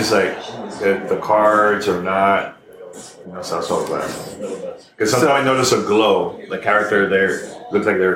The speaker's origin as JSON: {"language": "English", "region": "New York", "country": "United States", "tie": "born or raised there", "also_born_or_lived": "Miami", "said": "I used to live, born and raised in New York, also lived in Miami."}